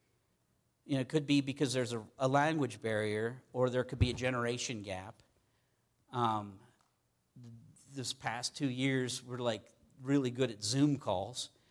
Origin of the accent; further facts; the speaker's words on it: Pittsburgh, Pennsylvania, United States; So it was at that point where I realized that my dialect, my accent, kind of gave me away, and I tried to watch it.